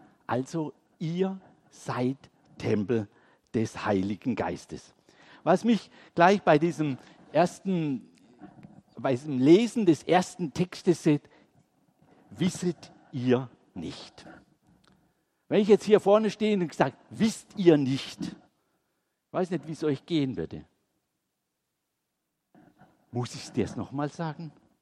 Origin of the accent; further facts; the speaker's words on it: Unteröwisheim, Baden-Württemberg, Germany; born there; Ich kenne Bad Schönborn aus meiner Jugend. Ich bin gebürtig aus Unterövisheim